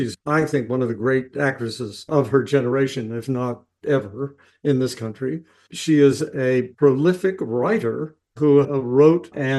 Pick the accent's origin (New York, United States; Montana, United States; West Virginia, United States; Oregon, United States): West Virginia, United States; A James Beard winning chef from West Virginia, my home state.